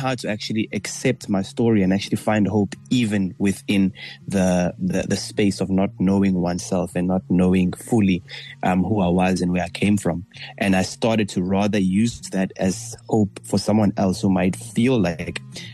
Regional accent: Greytown, KwaZulu-Natal, South Africa; also born or lived in Pietermaritzburg; So I was born in Pietermaritzburg, and then 3 days after my birth, my mother disappeared without a trace, and that's how I got adopted in Greytown.

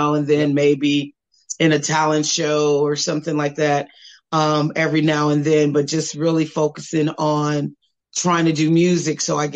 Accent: Gary, Indiana, United States; who were from Gary, Indiana, my hometown as well.

